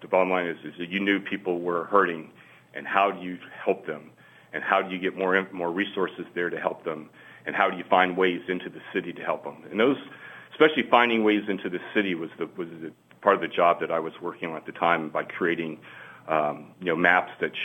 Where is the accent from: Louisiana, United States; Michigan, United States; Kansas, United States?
Louisiana, United States; Well, Louisiana is my home. I'm born and raised in Louisiana. My office was in New Orleans, Louisiana.